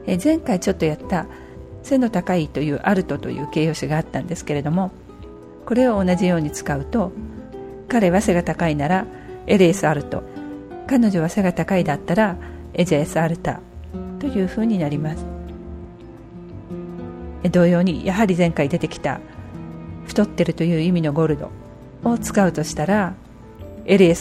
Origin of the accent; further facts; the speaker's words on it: Tokyo, Japan; 例えば私の場合は東京出身なんで